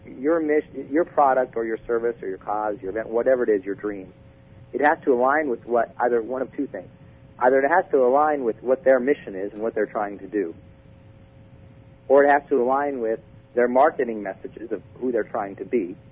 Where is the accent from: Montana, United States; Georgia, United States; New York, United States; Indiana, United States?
Montana, United States; First time I learned that word, you know, I'm from Montana, you know, perpetuity.